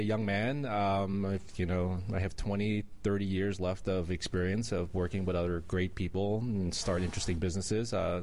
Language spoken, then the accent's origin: English; New York City, New York, United States; born there; I was born in New York City.